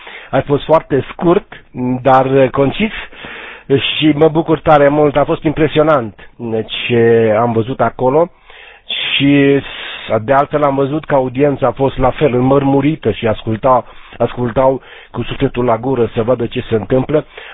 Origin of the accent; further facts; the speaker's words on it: Romania; ne-a făcut mândri că suntem români